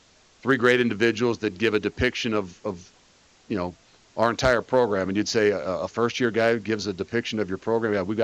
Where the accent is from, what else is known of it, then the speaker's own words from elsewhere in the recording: Midwest, United States; And obviously I learned that growing up in the Midwest